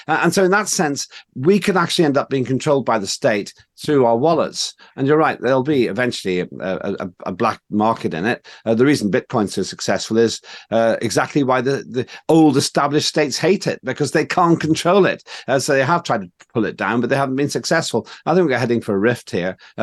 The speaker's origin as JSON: {"language": "English", "country": "Estonia", "said": "Now, I come from Estonia. My parents came from there, the world's most digitalized nation."}